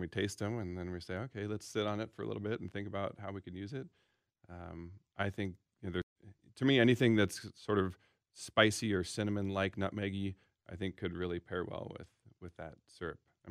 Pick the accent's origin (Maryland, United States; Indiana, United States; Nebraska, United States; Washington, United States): Washington, United States; Seattle; I'm from Seattle and in the Northwest